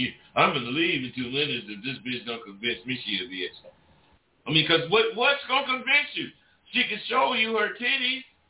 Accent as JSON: {"language": "English", "town": "Vallejo", "region": "California", "country": "United States", "tie": "born there", "said": "Well, I was born in Vallejo, California, and at 5 years old, I started noticing."}